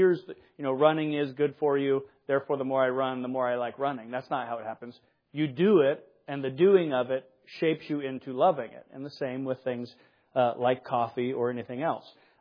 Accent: United States; You do realize, I am an American. We do live in this particular country.

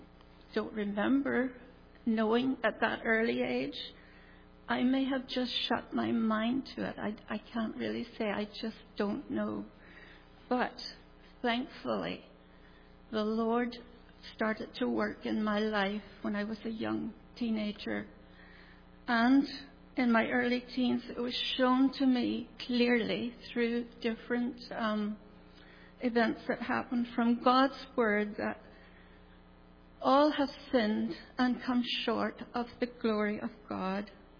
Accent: Northern Ireland, United Kingdom; born there; I was born over in Northern Ireland.

